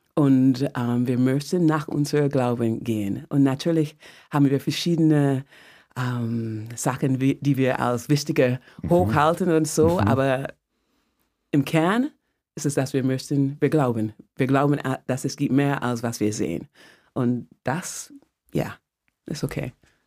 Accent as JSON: {"language": "German", "country": "Barbados", "tie": "born or raised there", "also_born_or_lived": "London", "second_language": "German", "said": "Geboren in London, aufgewachsen auf Barbados. Man denkt, Barbados, diese wunderschöne Insel in der Karibik"}